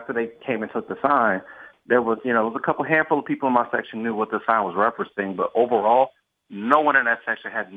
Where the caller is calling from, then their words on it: Tulsa, Oklahoma, United States; Hey, Brian … from Tulsa.